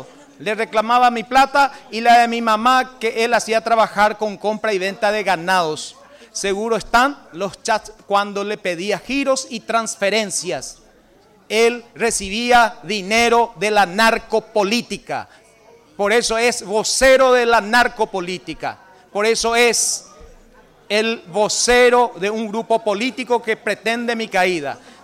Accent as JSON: {"language": "Spanish", "town": "San Juan Bautista", "region": "Misiones", "country": "Paraguay", "lives_now": "Amambay, Paraguay", "said": "dice del sur por mí porque soy de San Juan Bautista, actualmente en Amambay"}